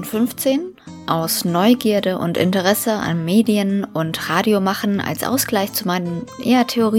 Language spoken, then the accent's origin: German; Lower Saxony, Germany; Aus einem kleinen Dorf südlich von Hannover.